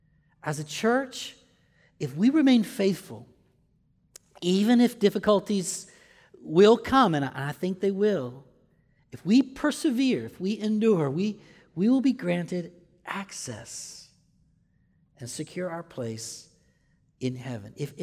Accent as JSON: {"language": "English", "region": "Michigan", "country": "United States", "tie": "born or raised there", "said": "When I was growing up in Michigan, my dad worked a lot. We didn't have a lot of time to get away or vacation."}